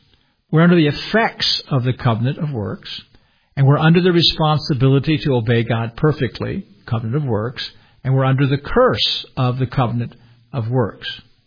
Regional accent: the South, United States; I'm most comfortable in the PCA culturally because I'm a Southerner.

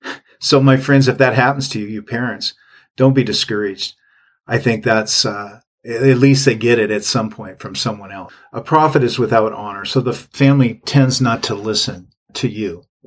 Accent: Seattle, Washington, United States; now in California, United States; Several years ago, I went back to my hometown in Seattle area, and I had an opportunity to spend time with my family.

